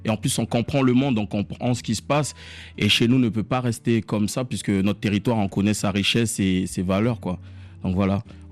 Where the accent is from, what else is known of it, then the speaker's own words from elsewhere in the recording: French Guiana, France; moi, je vais aller directement en Guyane, là d'où je viens